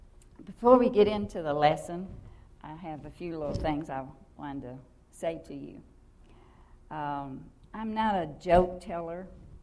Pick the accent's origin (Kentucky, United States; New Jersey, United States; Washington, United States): Kentucky, United States; You know, I'm from Kentucky, so we have a strange accent.